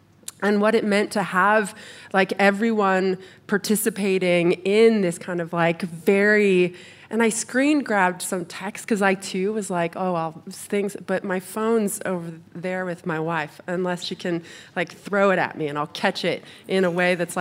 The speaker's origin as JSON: {"language": "English", "country": "France", "tie": "born or raised there", "second_language": "English", "said": "Yeah, no, so I was born and raised in France, and in France they kind of like bring you up on the classics"}